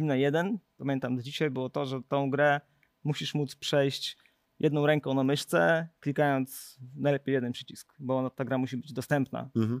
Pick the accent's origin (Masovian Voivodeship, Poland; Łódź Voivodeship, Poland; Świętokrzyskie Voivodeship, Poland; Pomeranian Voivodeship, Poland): Masovian Voivodeship, Poland; Węgrów; ja pochodzę z mojego miasteczka, z Węgrowa